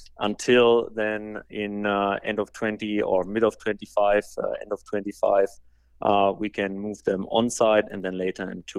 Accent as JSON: {"language": "English", "country": "Germany", "second_language": "English", "lives_now": "United States", "said": "as you might have heard, I'm from Germany with my accent"}